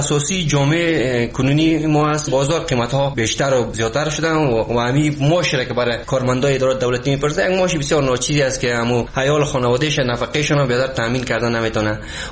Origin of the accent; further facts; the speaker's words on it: Afghanistan; ما مردم افغانستان